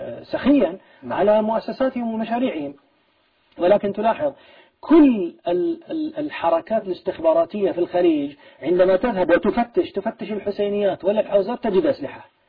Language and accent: Arabic; Bahrain; وهذا ما حصل عندنا في البحرين عمليا